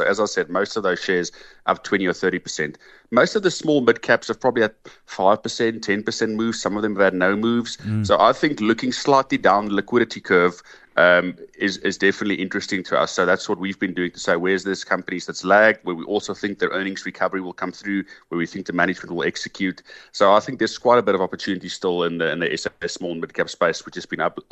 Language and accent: English; South Africa; I'm just very happy as South African that we got the good outcome.